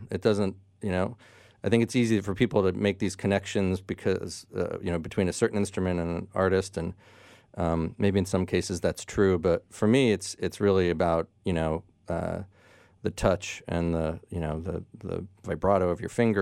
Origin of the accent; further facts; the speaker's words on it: New Jersey, United States; now in New York, United States; So I moved to New York from New Jersey, where I originally grew up, in the mid-90s